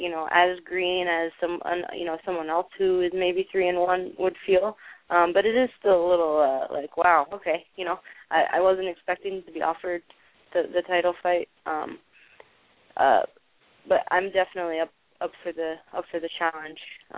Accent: Pacific Northwest, United States; But I'm initially from the Pacific Northwest, so Florida and me just didn't really mix very well.

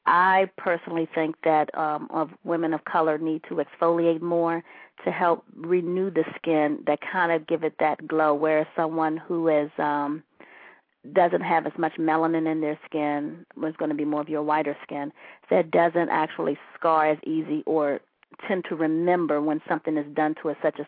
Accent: Washington, District of Columbia, United States; I am from the Washington, D.C. area.

